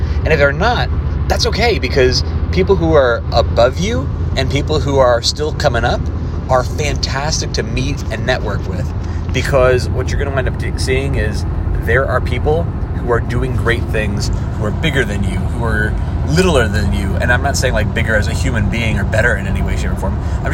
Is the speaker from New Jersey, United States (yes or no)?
yes; New Jersey, United States; Cuyahoga Falls is not tiny compared to where I grew up in Jersey, but it feels tiny because it's not really close to anything.